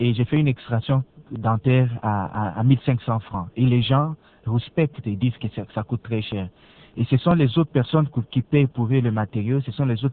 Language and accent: French; Lodja, Sankuru, DR Congo; Mon père était médecin pendant 17 ans à Lodja. Il est mort, moi j'ai grandi à Lodja.